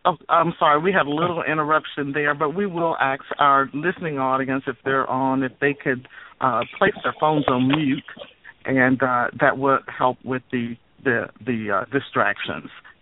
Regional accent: Jacksonville, Florida, United States; but I'm from Jacksonville, and my guest this morning is from Jacksonville as well.

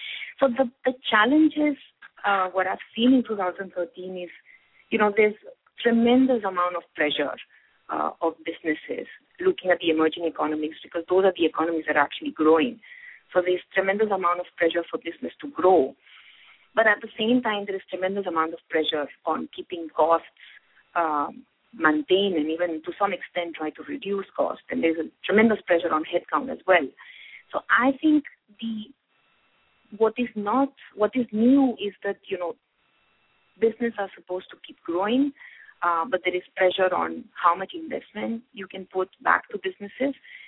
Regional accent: Spain; English is a second language; now in India; A lot of you will be hearing my accent. I actually do sound quite Indian after 10 years. And Spanish people actually are not pretty good in English.

